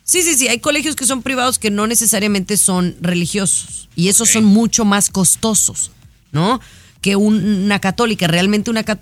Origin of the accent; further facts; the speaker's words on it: Mexico; yo voy a hablar de mi experiencia como mexicana en México. La educación pública yo la tuve hasta la prepa, desde el kinder hasta la prepa.